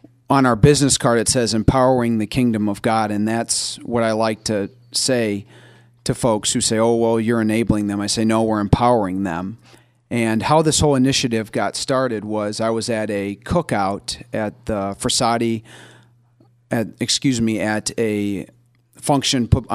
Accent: Waterford, Michigan, United States; also born or lived in Columbus, Ohio; I was born in Columbus, Ohio, and I lived there for a few years. When my parents got divorced, I moved with my mother up to Michigan and Waterford, Michigan, and we lived there for about 10 years

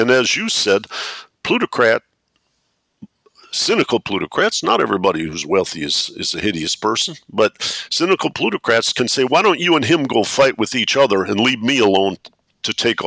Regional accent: Detroit, Michigan, United States; I've done even research myself growing up in Detroit

